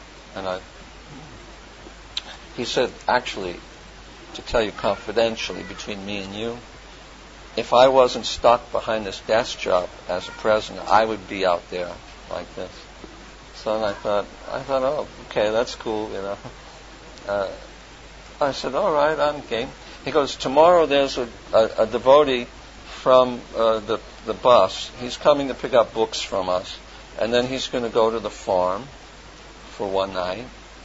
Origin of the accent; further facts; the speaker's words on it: Manhattan, New York, United States; because I'm from the city, you know, I'm from Manhattan. You know, I was the only white kid in my high school.